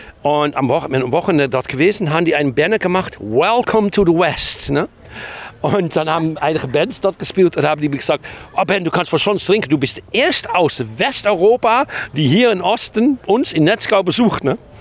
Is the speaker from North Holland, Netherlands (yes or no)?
yes; Amsterdam, North Holland, Netherlands; German is a second language; now in Germany; Und ich bin Holländer, ich komme aus Amsterdam, ne? Ich bin nicht von hier.